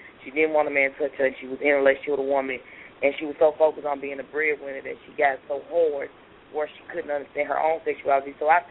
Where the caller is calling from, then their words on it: St. Louis, Missouri, United States; I'm calling from St. Louis.